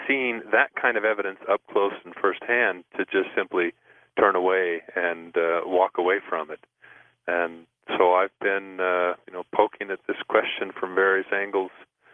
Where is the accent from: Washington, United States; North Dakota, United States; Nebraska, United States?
Washington, United States; Spokane; Growing up in the Pacific Northwest, I eventually was introduced to the Sasquatch, to the North American Bigfoot. And in fact, Roger Patterson came up through Spokane, where I lived as a youngster